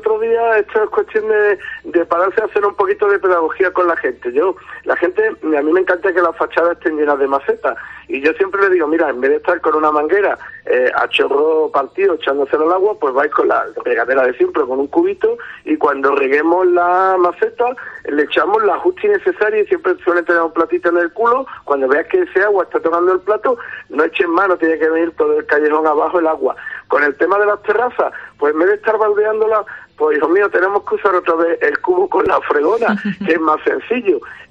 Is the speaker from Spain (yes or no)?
yes; Fiñana, Andalusia, Spain; he ido a los bares y parecía que en vez de estar en mi pueblo pues estaba en la capital o en Granada o en algún sitio, porque no conocía a la mayoría de la gente, y no eran hijos de fiñaneros o fiñaneras